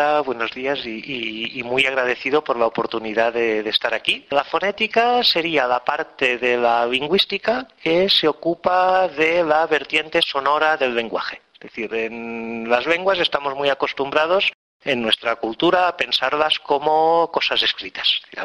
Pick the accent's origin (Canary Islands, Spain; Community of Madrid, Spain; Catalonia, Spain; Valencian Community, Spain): Catalonia, Spain; Barcelona; accent: Catalan; Spanish is a second language; yo tengo acento catalán, porque vengo de Barcelona y hablo español como segunda lengua.